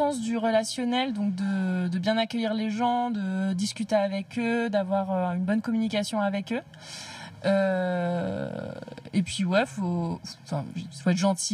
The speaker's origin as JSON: {"language": "French", "region": "Grand Est", "country": "France", "said": "Ça fait un an et demi que je suis ici. Avant, je travaillais dans une autre salle de concert. Du coup, je vous disais avant, je viens des Vosges, je viens du nord-est de la France."}